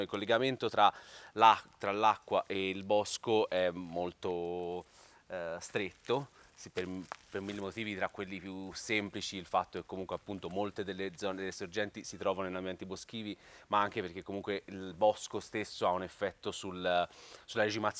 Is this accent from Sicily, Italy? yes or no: no; Tuscany, Italy; le zone per esempio da dove vengo io del Mugello, qui accanto